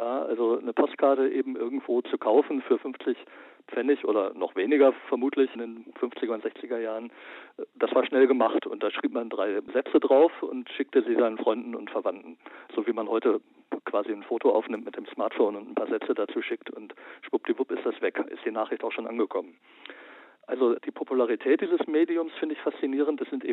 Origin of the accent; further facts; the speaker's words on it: West Germany, Germany; born there; Ich bin gebürtiger Westdeutscher und Jahrgang 1970